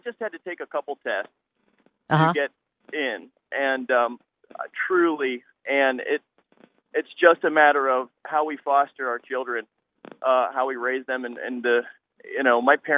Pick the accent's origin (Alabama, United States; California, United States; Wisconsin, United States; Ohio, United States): Ohio, United States; So when I was 14, I grew up in Vinton County, rural Ohio, public schools.